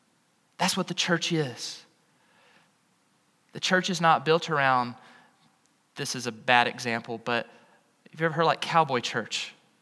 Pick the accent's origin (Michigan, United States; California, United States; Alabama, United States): Alabama, United States; Greensboro; I'm from Greensboro, Alabama, and I grew up on a dairy farm.